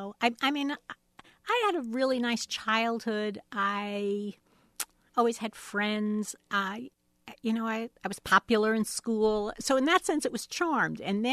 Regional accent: Ames, Iowa, United States; born or raised there

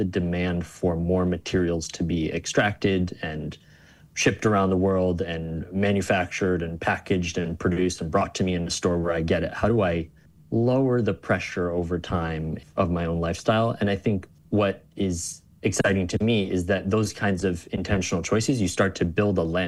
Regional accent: Ann Arbor, Michigan, United States; first the city of Ann Arbor, which is my hometown.

